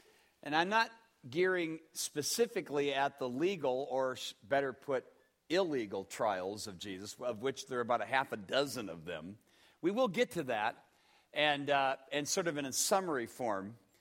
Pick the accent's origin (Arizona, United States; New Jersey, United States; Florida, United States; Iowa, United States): Iowa, United States; Waterloo; John Wayne Gacy was from my hometown of Waterloo, Iowa.